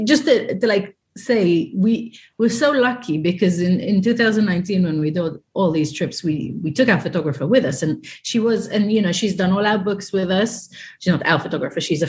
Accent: Haifa District, Israel; when we were in Haifa, which is kind of where I grew up, actually, I grew up just outside of Haifa in a little kind of village.

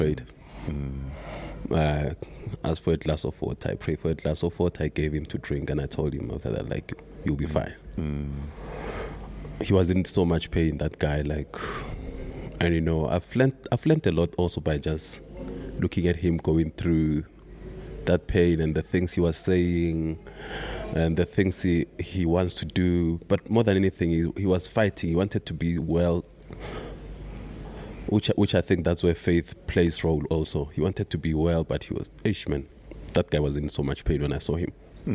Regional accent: Gauteng, South Africa; Even used to come and play, play in Pretoria, like, you know, coming from my hometown, Bakersfort, coming to Pretoria to play.

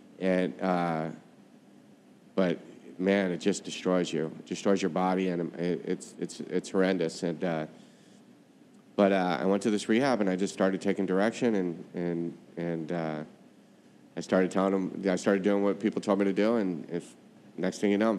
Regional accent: California, United States; The San Francisco Bay Area.

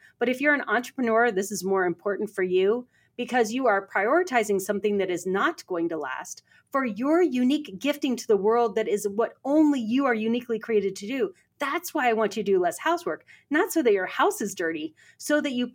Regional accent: England, United Kingdom; And I called them linens because I'm English.

